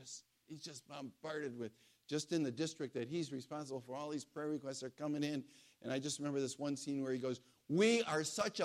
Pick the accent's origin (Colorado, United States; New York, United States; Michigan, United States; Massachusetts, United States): New York, United States; Buffalo; And I'm from Buffalo, so this all resonates with me.